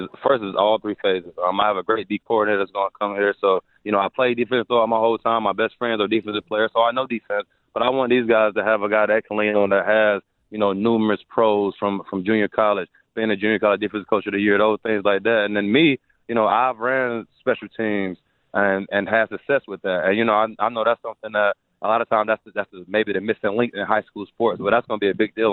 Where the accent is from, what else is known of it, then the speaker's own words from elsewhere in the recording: New Bern, North Carolina, United States; I'm from New Bern, North Carolina, so on the coast, not too far away.